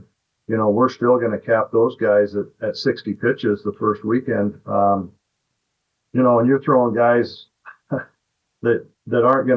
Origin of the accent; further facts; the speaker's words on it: Moscow, Idaho, United States; You know, I grew up in Northern Idaho, played high school baseball and in similar weather to this. We used to sneak down to, I was from Moscow, so we used to sneak down to Lewiston, 33 miles away, and it was the, you know, the Sun Belt of Idaho.